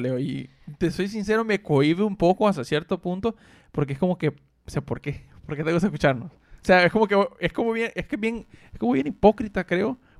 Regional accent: Honduras; Y entonces estamos siempre como buen hondureño.

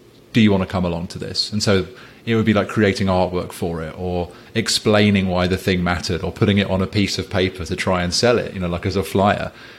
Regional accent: South West England, United Kingdom; So I grew up in Cornwall, which is like a very rural part of England. The most rural part, arguably, in a really small like village school.

